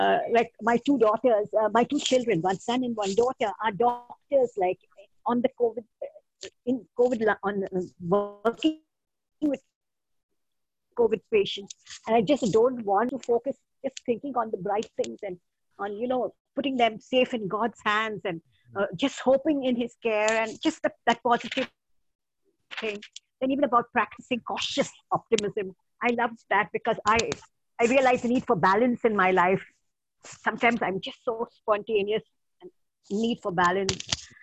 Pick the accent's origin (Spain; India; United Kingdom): India; English is a second language; from India speaking.